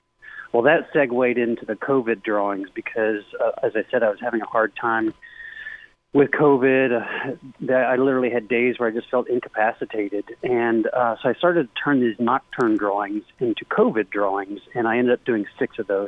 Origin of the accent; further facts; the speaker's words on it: Ohio, United States; now in Birmingham, United States; I've been here for 30 years. I'm originally from Ohio.